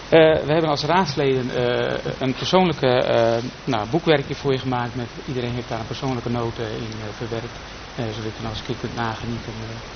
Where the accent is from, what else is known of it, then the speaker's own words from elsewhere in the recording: Friesland, Netherlands; ik ben geen Groninger, ik ben een Fries.